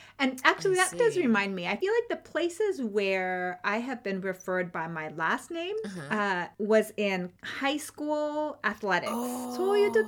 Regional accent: United States; we grew up here in the States.

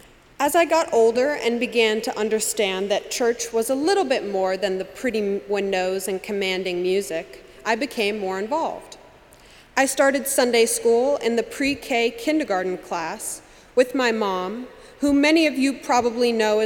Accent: New York City, New York, United States; It can be very overwhelming growing up in New York City, surrounded by so many people in need.

